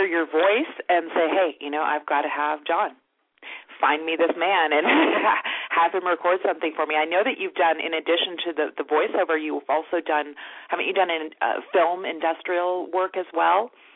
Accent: Mountain View, California, United States; Now, I grew up in Mountain View, and I can share my age.

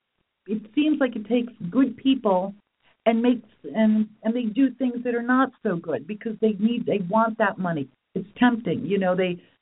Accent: New York, United States; I grew up in New York.

